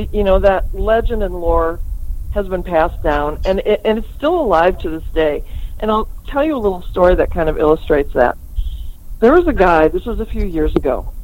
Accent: St. Louis Park, Minnesota, United States; also born or lived in Duluth; That's right, born and bred. I live in the Minneapolis area these days. I was born in St. Louis Park, and I lived in Duluth for about 16 years. So I've kind of covered the state.

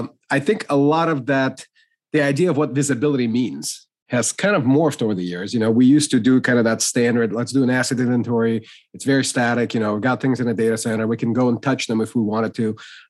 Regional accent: New York, United States; the analogy I used back in the day when I grew up in New York, and you'd go down the street, you know, back in the 90s

